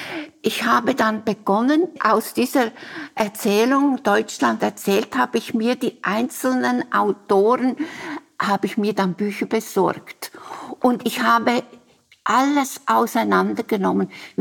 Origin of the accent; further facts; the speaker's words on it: Central Switzerland, Switzerland; Aber ich bin in der Innerschweiz aufgewachsen mit so vielen anderen Mädchen, die auch nicht studieren wollten.